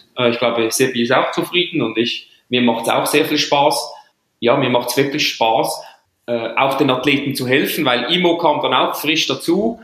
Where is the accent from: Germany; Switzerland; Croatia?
Switzerland; Und ich als Schweizer